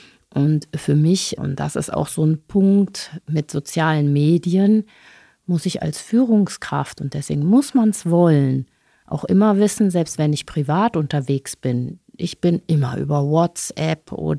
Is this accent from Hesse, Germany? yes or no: no; Bonn, North Rhine-Westphalia, Germany; Sie haben eben gesagt, ich komme aus Bonn.